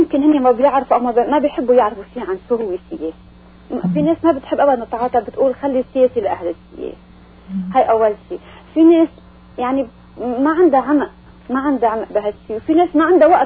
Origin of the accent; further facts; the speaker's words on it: Lebanon; now in Canada; نحن عنا كلبناني وعرب كندا بتعتمد علينا